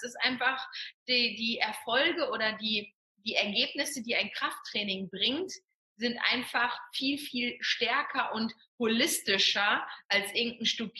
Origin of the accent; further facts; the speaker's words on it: North Rhine-Westphalia, Germany; Wir leben ja quasi in dem Mittelpunkt von unseren beiden Heimaten. Sigi kommt ja vom Bodensee, ich komme aus dem Ruhrgebiet und wir sind genau in der Mitte, hier an der schönen Bergstraße